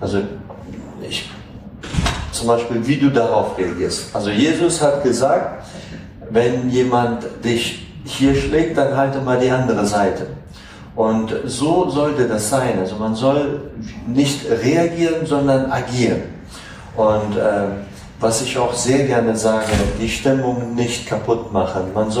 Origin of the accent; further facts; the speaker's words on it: Afghanistan; ich komme ja aus Afghanistan und wir sind immer Number One in Unglücklichsein.